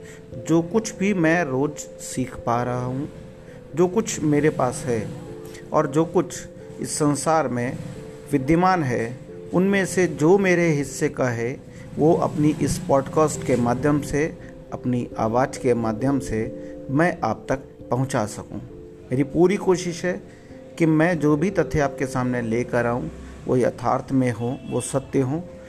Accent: Kanpur, Uttar Pradesh, India; और मैं उत्तर प्रदेश के कानपुर ज़िले का रहने वाला हूँ।

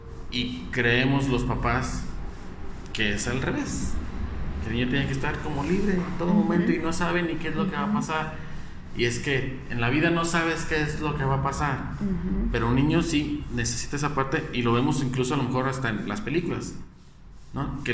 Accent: Mexico; Y incluso como mexicanos tenemos un dicho, ¿no?

